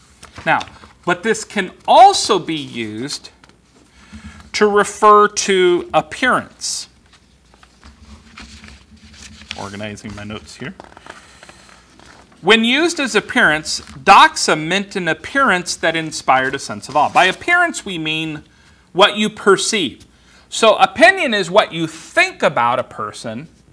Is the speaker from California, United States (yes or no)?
yes; Los Angeles, California, United States; One, where I grew up in Los Angeles, there was a lot of gang activity.